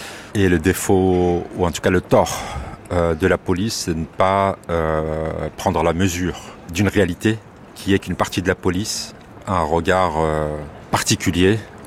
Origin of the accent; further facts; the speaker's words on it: Gagny, Île-de-France, France; J'ai 55 ans. Et je suis issu d'une commune qui s'appelle Gagny, dans le 93, qui est limitrophe avec Montfermeil. C'était une cité, on l'appelait ça la cité grise, parce que tous les immeubles étaient de la même couleur, ils étaient gris.